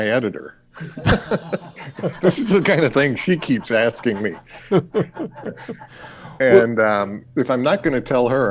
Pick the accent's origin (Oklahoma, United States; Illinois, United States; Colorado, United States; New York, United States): Illinois, United States; Chicago; moved away as an adult; now in California, United States; I was born and raised in Chicago. Then I moved out here, went to college at Occidental College in Los Angeles, and stayed around in Los Angeles for a few years